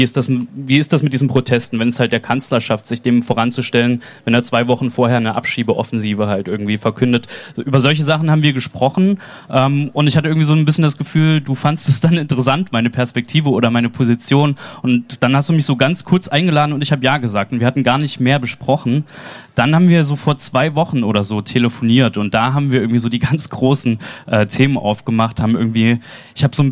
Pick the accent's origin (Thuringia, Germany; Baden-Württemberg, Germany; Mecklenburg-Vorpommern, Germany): Thuringia, Germany; Weimar; Ich bin in Weimar aufgewachsen, das heißt genauer, die ersten Jahre meines Lebens habe ich in Ehringsdorf bei Weimar verbracht, bis ich dann mit meinen Eltern und Geschwistern in eine Mietwohnung in die Stadt gezogen bin.